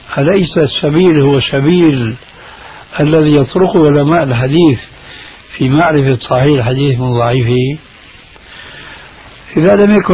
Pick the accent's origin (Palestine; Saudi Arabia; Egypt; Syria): Syria; هذا موجود عند الصوفية عندنا بسوريا من زمان من زمان.